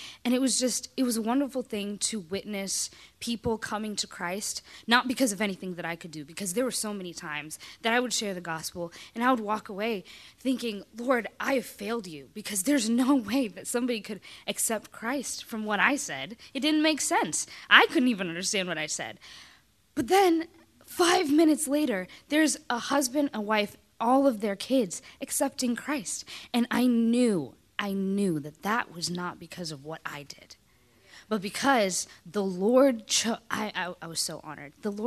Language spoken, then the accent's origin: English; Kenya; If you don't know a lot about me, I am from Kenya, so this was a very interesting experience.